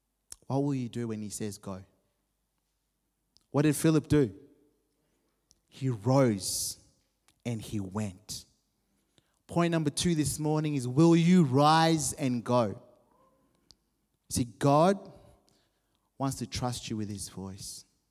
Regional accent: Harare, Zimbabwe; I've just been to my hometown, Zimbabwe. Harare is the town. I hadn't been for 10 years.

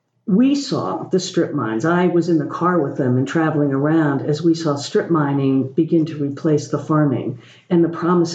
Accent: Pennsylvania, United States; I didn't grow up here, but yeah. I grew up in Mercer County, which is just so similar.

